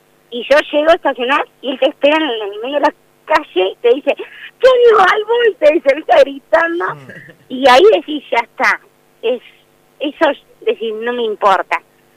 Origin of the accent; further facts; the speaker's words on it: Bahía Blanca, Buenos Aires Province, Argentina; Porque en sí yo soy de Bahía Blanca